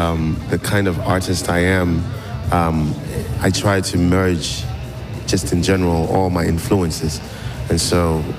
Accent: Ghana; French is a second language; now in New York, United States; Je viens du Ghana. Je vis à New York.

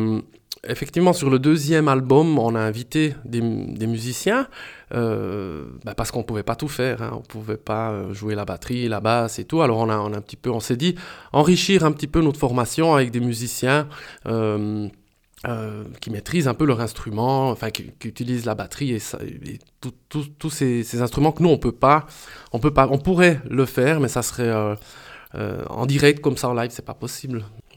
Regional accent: Switzerland; born there; J'ai des racines italiennes de par mon père et puis françaises de par ma maman, mais je suis né en Suisse.

